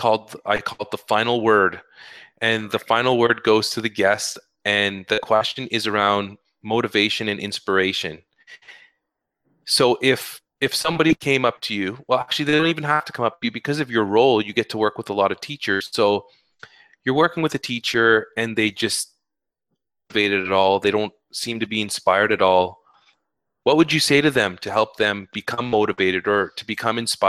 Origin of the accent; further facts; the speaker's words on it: Ottawa, Ontario, Canada; I was born and raised here in Canada in Ottawa. My parents are from Lebanon. They came over in 1975 to start a new life here.